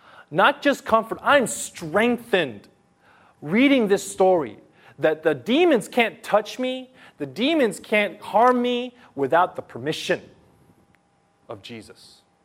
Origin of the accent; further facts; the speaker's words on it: California, United States; I'm from California. I went to a small private Christian school, and our student body was about 2,000 students.